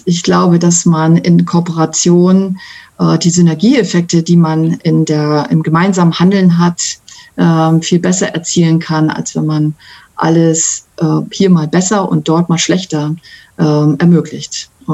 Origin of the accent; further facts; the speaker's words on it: Singapore; now in Hamburg, Germany; Ja, ich bin ja eigentlich Stadtmensch. Also ich bin in der Metropole Singapur groß geworden. Und hat es mich zurück nach Hamburg verschlagen.